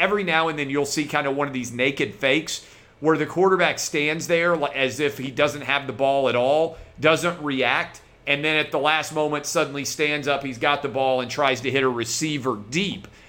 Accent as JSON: {"language": "English", "town": "Nashville", "region": "Tennessee", "country": "United States", "tie": "born or raised there", "said": "Monday Night Football in my hometown of Nashville."}